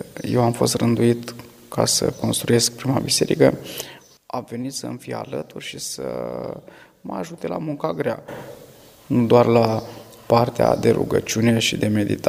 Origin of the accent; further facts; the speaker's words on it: Bucovina, Romania; Eu sunt din partea Bucovinei, din câmpul moldovenesc. Aproape de oraș există o mănăstire, Sihăstriara Răului. Am mai mers pe acolo în copilărie